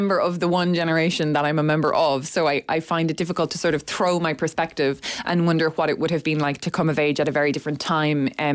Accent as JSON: {"language": "English", "town": "Castlebar", "region": "County Mayo", "country": "Ireland", "tie": "born or raised there", "moved": "as an adult", "lives_now": "Dublin, Ireland", "said": "I grew up in Castlebar, County Mayo, and went to school there and then moved to Dublin when I was 18 and studied English in college."}